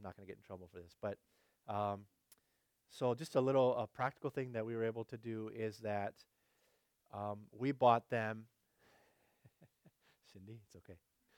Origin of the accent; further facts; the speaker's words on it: France; I actually end up going to a lot of French-speaking Africa because I was raised in France.